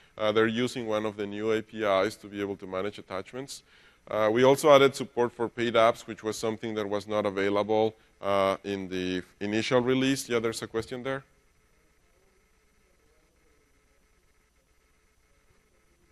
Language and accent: English; Mexico; I'm from Mexico.